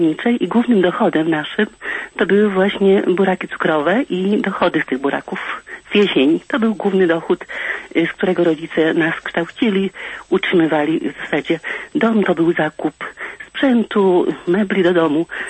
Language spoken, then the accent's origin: Polish; Lublin Voivodeship, Poland; Ja wprawdzie dzwonię z Kurpi, ale pochodzę z Zamojszczyzny.